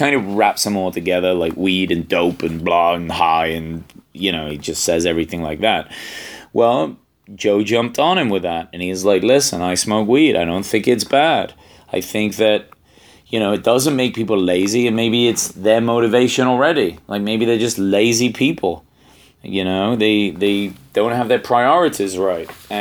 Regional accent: England, United Kingdom; I'm English. I've never heard of any American being able to bring a gun to England and carry it.

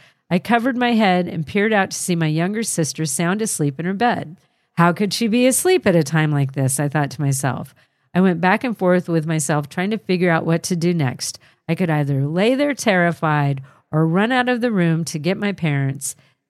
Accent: Waxhaw, North Carolina, United States; I grew up in and around Waxhaw, North Carolina.

